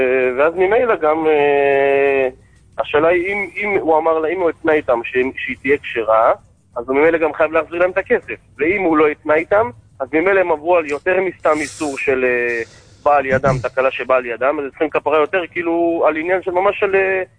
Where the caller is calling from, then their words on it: Bnei Brak, Tel Aviv District, Israel; מבני ברק.